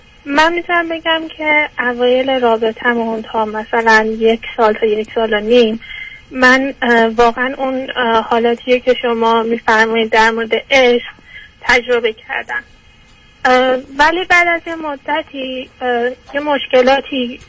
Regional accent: Iran; moved away as an adult; now in United States; من 4 سال هستش که از ایران اومدم آمریکا

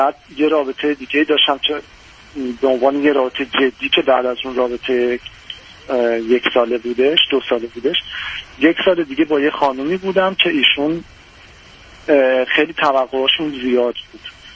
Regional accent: Iran; moved away as an adult; الان در حال حاضر خارج از ایران هستم و مشغول انجام فوق لیسانس هستم. حدود 2 سال هم هست که از ایران خارج شدم.

